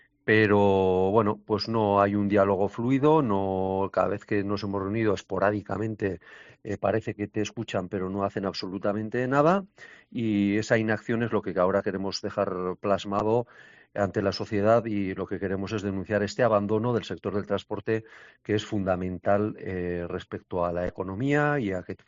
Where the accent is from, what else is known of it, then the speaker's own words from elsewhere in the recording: Navarre, Spain; ¿Por qué tenemos que pagar más siendo navarros cuando la decisión la tiene el Gobierno de Navarra